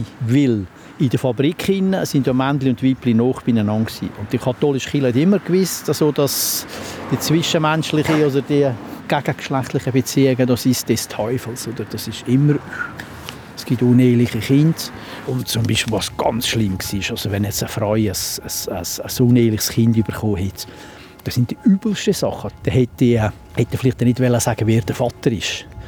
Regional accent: Flüelen, Uri, Switzerland; Also die, oder in Flielen, in der Gemeinde, wo ich aufgewachsen bin, hat es Kindertransporteure gegeben.

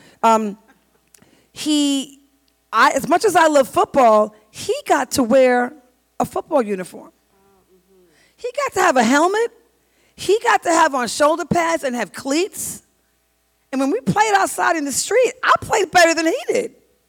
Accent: New York City, New York, United States; as a little Black girl growing up in Queens, New York, with the boys that were rough and tough in the street playing football

